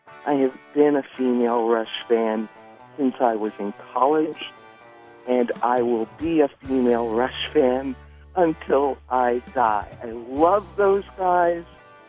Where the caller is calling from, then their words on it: Nashville, Tennessee, United States; I'm calling from Nashville, Tennessee